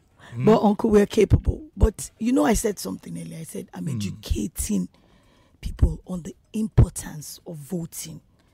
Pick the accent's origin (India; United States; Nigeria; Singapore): Nigeria; Lagos; I'm from Lagos, Central District.